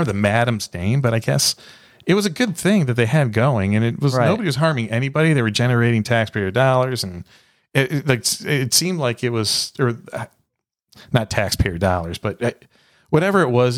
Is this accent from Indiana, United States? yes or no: no; Texas, United States; Growing up in Texas in the late 60s and early, all throughout the 70s, maybe in the 80s